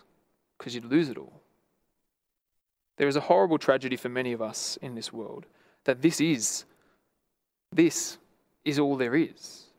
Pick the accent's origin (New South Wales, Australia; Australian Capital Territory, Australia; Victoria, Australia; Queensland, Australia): New South Wales, Australia; Lithgow; I grew up in Lithgow, as many of you know, and Lithgow's the hole the other side of the Blue Mountains.